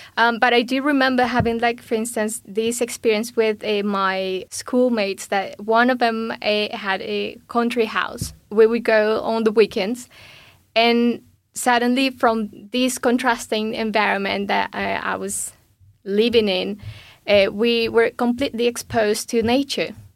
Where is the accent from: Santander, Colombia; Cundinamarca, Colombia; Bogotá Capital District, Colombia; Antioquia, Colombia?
Bogotá Capital District, Colombia; Bogota; now in United Kingdom; I'm from Bogota. That's the capital city of Colombia.